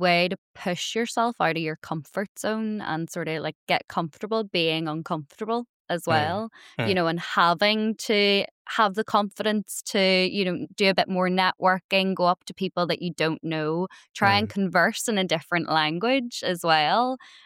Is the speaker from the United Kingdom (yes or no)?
yes; Northern Ireland, United Kingdom; coming from quite a small town, like I'm not actually from Belfast, I'm from outside of Belfast where everybody knows everybody.